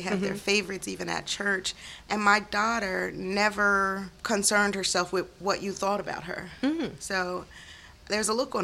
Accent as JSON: {"language": "English", "town": "Hiltonia", "region": "Georgia", "country": "United States", "lives_now": "Durham, United States", "said": "I have a large, very close-knit family, and we're from Hiltonia."}